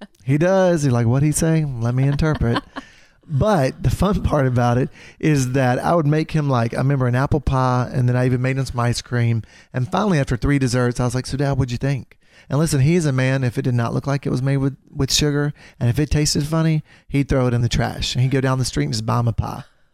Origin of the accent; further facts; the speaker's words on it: Alabama, United States; accent: Southern; So I grew up in Alabama. So that's where my little accent comes from, if y'all have heard it over the podcast.